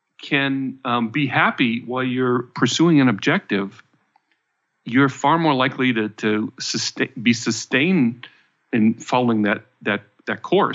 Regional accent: San Francisco, California, United States; We came from San Francisco, so it's not a quarter anymore.

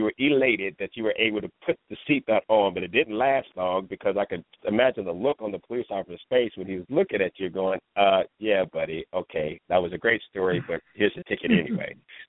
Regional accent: Ohio, United States; now in California, United States; When I came to California from Ohio, now this is the land of feel good, look good.

